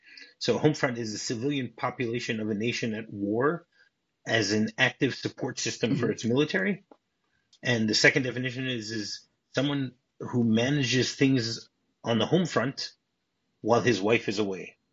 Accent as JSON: {"language": "English", "region": "Midwest", "country": "United States", "said": "I mean, I'm from the Midwest, so, I would say stop off in Detroit."}